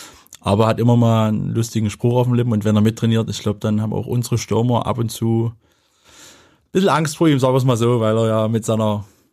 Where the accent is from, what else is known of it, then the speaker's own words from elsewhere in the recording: Freital, Saxony, Germany; in meiner Heimatstadt